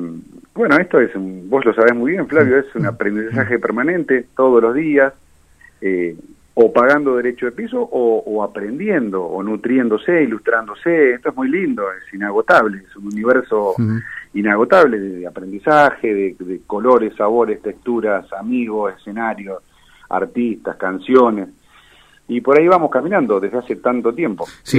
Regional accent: Buenos Aires Province, Argentina; Yo también soy un bonaerense del interior, así que nada me resulta ajeno.

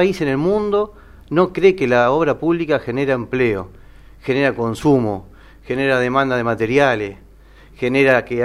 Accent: Argentina; aquellos productos que podemos producir nosotros como argentinos

